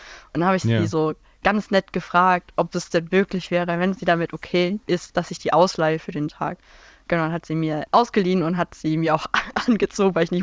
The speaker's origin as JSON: {"language": "German", "region": "Baden-Württemberg", "country": "Germany", "said": "Also ich komme aus Baden-Württemberg oder so"}